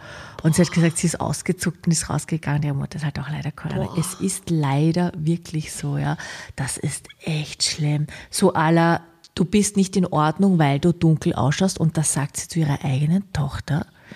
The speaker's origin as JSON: {"language": "German", "country": "Austria", "said": "bei uns in Österreich"}